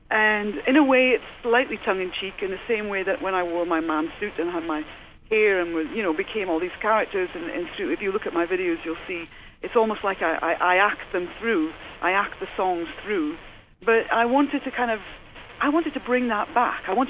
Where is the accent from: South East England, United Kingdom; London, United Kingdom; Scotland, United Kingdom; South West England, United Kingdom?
Scotland, United Kingdom; I'm an envoy for my country, where I come from Scotland